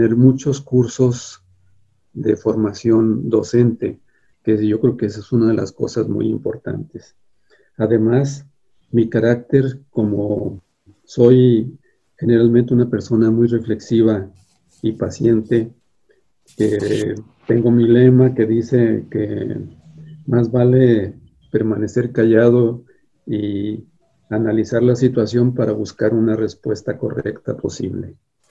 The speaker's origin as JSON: {"language": "Spanish", "region": "Aguascalientes", "country": "Mexico", "tie": "born or raised there", "said": "yo nací aquí en Aguascalientes, soy desde un principio aquí hidrocálido"}